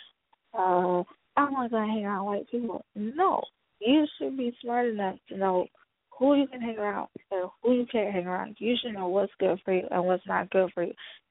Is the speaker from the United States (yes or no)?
yes; Houston, Texas, United States; But I did not grow up in my grandma's house. I grew up in Southwest Houston in the A-Leaf area, and it's mostly Hispanic, Asian